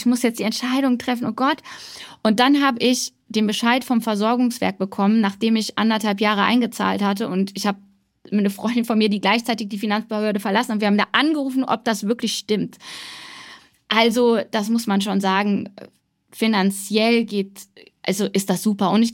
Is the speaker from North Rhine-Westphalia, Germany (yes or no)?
yes; North Rhine-Westphalia, Germany; ich komme ja aus NRW